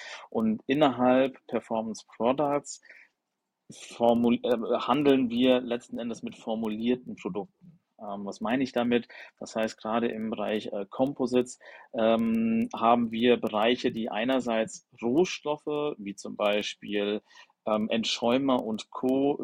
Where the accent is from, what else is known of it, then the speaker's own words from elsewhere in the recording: Hesse, Germany; Also ich sitze hier gerade direkt am Jungfernstieg im Büro. Aber ich selbst, ich komme aus Mittelhessen.